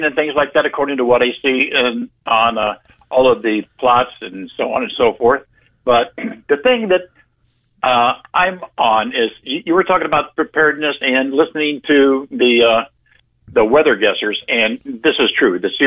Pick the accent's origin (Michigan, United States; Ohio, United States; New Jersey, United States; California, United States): California, United States; Lancaster; I was raised in Lancaster. I lived in Lancaster and raised all in Southern California.